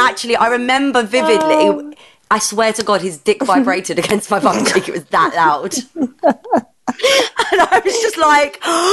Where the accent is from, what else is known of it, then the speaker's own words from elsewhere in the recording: Ireland; I'm always attracted to the Irish guys because I'm obviously Irish.